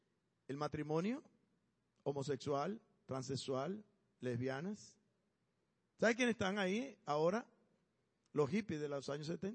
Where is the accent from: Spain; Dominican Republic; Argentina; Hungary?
Dominican Republic; Yo soy de la República Dominicana.